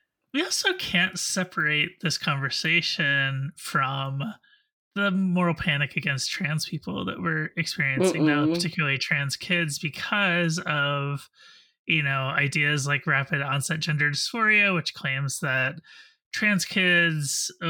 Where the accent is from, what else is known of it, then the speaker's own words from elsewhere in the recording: Massachusetts, United States; They're big where I grew up in Western Mass.